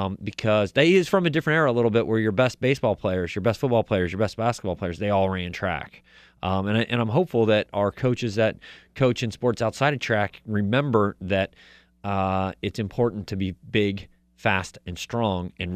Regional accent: Iowa, United States; also born or lived in Indiana; I grew up here in Iowa, but I lived in Indiana for the 5 years before I moved back

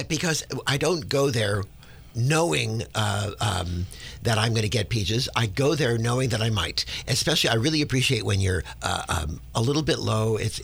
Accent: California, United States; And growing up in California, our idea of sweet is food.

